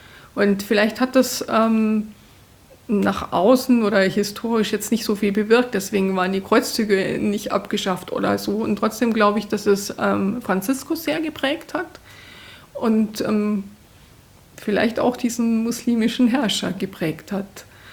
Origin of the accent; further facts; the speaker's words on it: Munich, Bavaria, Germany; Ich bin aufgewachsen in München und bin da eigentlich ja in der franziskanischen Pfarrei groß geworden, sage ich immer.